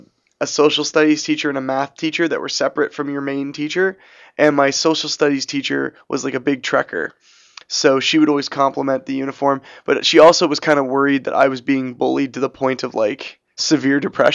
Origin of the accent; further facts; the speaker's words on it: Dayton, Ohio, United States; Well, I'm from Dayton, Ohio, and that's where I'm currently residing.